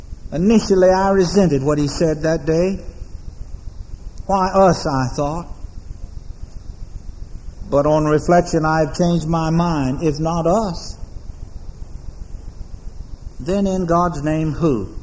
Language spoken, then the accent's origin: English; United States; the driver recognizing that I was from the States. I don't know why I have no accent.